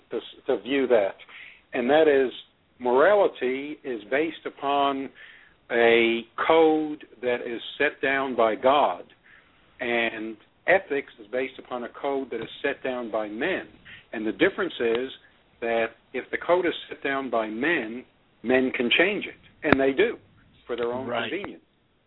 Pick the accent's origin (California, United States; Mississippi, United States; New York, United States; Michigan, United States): New York, United States; Astoria; You know, I grew up in Astoria.